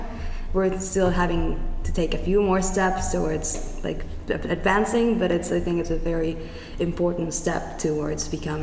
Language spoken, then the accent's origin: English; Mexico City, Mexico; English is a second language; Well, I am from the capital. I am from Mexico City.